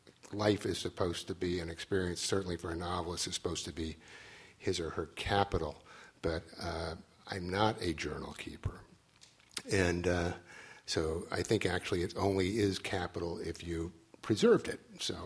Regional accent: Oklahoma, United States; I grew up in the Midwest also. I didn't see New York until I went away to college.

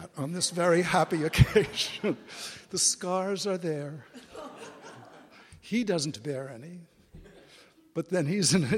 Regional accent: New York, United States; I knew about him a little bit because I grew up in New York.

